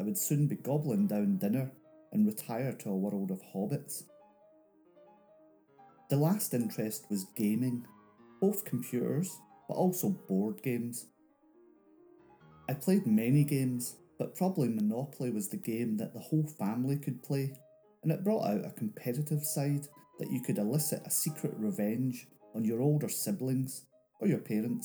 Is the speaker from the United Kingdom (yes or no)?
yes; Glasgow, Scotland, United Kingdom; When I was growing up in Glasgow in the late 70s and the early 80s